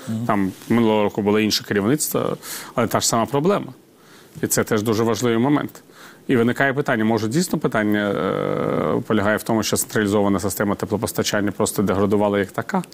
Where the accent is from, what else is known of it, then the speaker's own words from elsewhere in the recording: Kyiv, Ukraine; Я вам нагадаю, так як ми кидаємо кияни, їздили до Львова десятиріччями